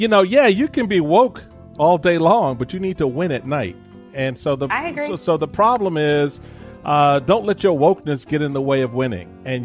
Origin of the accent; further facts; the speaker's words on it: Washington, District of Columbia, United States; even my hometown of D.C.